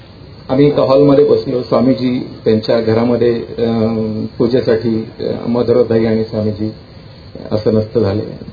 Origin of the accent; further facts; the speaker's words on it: Baramati, Maharashtra, India; मी बारामतीचा आहे